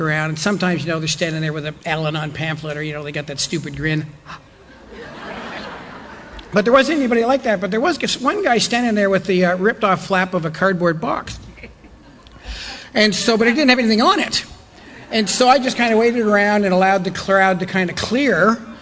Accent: Oakville, Ontario, Canada; My hometown is Oakville, Ontario. Oakville is about 40 minutes west of the downtown of Toronto.

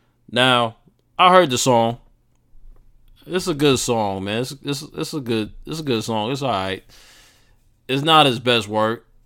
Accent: Jamaica, Queens, New York, United States

